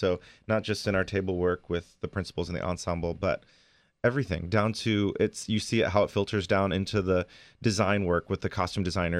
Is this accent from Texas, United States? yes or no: yes; Austin, Texas, United States; I grew up in Austin, Texas, and I started doing shows in high school, actually.